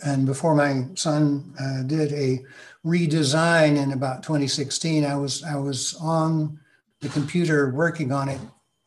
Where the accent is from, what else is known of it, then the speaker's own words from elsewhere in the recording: Huntsville, Alabama, United States; Huntsville, Alabama.